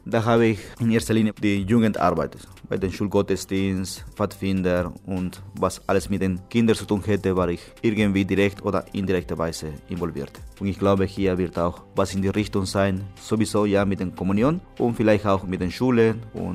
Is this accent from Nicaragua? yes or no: yes; Managua, Nicaragua; German is a second language; Ich bin in Managua geboren, da war ein Zeit von Chaos und Rebellion